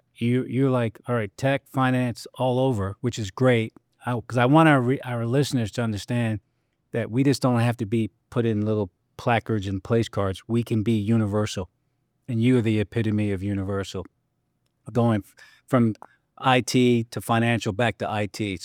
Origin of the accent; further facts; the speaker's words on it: New Jersey, United States; also born or lived in London, United Kingdom; I grew up in, was born in London, England, but I grew up in New Jersey also.